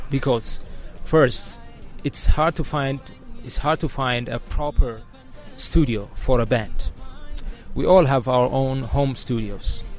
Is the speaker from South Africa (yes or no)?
no; Addis Ababa, Ethiopia; It's around Piazza in Addis. It's in Addis, so it's a village called Piazza.